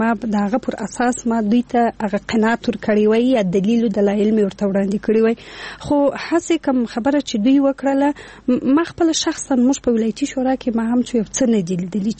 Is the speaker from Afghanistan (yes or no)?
yes; Afghanistan; ځکه زه افغانه یم او موږ ټول یو افغانان